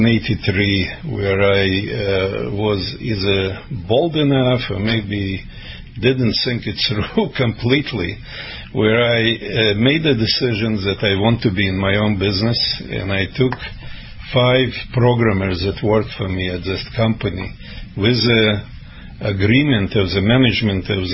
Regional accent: New England, United States; accent: New England; English is a second language; So by now you probably noticed my New England accent. I wasn't born in this country. I arrived in the United States as a refugee in 1976.

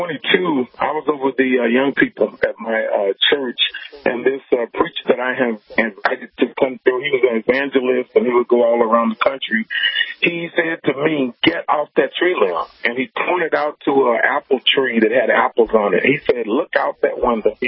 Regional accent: Little Rock, Arkansas, United States; when I go back home where I grew up in Little Rock, Arkansas

